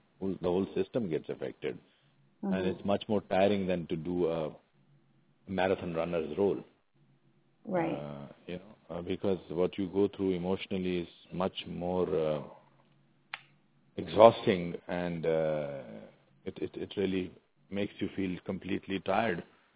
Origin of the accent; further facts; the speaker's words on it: India; But this is something which I saw as a human being, as a person, as an Indian